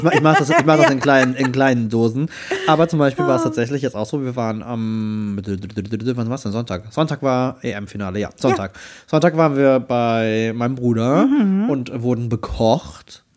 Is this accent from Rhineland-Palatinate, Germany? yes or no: yes; Rhineland-Palatinate, Germany; Weil ich komme zwar aus der Ecke, aber ich komme ja am Bund, also Südmosel quasi.